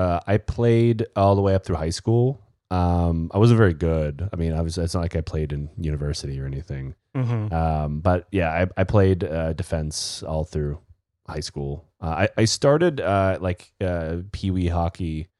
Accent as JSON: {"language": "English", "country": "United States", "said": "Some places have better programs, and I'm from the United States, and we absolutely don't."}